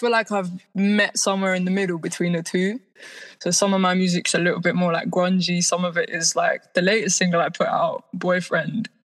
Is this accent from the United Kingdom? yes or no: yes; London, United Kingdom; I use she, her pronouns, and I'm from London, England.